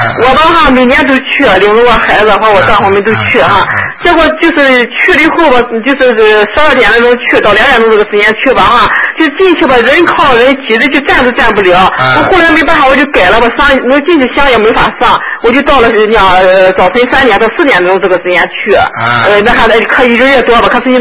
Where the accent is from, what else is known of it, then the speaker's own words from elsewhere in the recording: China; 我是大陆的，因为听你们讲嘛，不大方便。